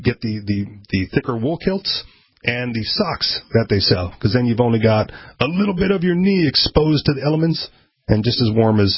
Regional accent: United States; Yeah, that's part of the deal where, as an American, you can manufacture your own at home.

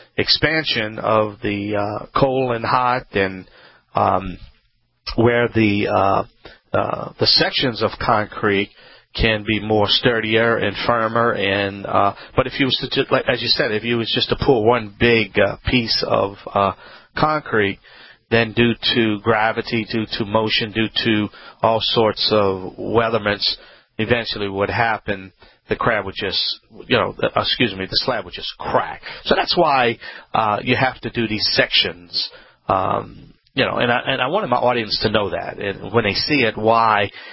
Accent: Louisiana, United States; … this is Home Talk USA.

